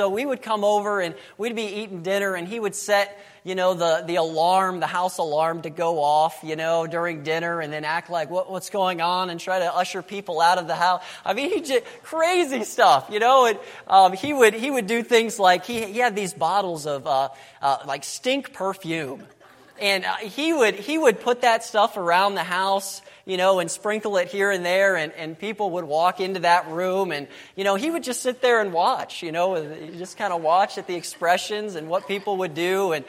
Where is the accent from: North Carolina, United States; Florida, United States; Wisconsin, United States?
Florida, United States; And of course, I grew up in Florida, so we'd always like taking trips to Georgia.